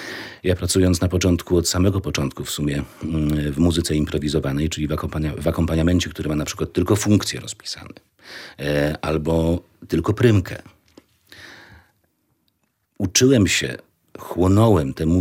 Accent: Kraków, Lesser Poland, Poland; born there; also born or lived in Warsaw; now in Lublin, Poland; Ja jestem pewnie lubelakiem z wyboru. Kraków z urodzenia, po drodze warszawiak. 13 lat w Warszawie, aż w końcu wylądowałem w Lublinie. No teraz mieszkam akurat pod Lublinem, ale cały czas się czuję mocno z tym miastem związany.

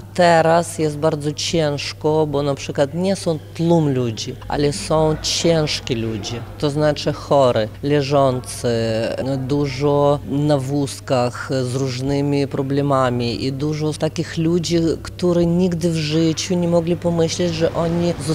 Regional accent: Lviv, Lviv Oblast, Ukraine; jestem lwowianka

